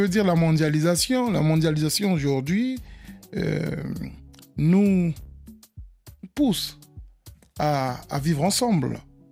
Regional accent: Republic of the Congo; now in France; Moi, je me rappelle, je suis du Congo-Brazzaville.

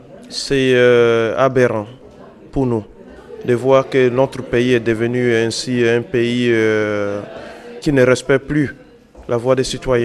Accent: Benue, Nigeria; now in France; Je suis du Nigeria et de l'état de Benue. Ça, c'est le centre-est du pays, qu'on appelle le Middle Belt.

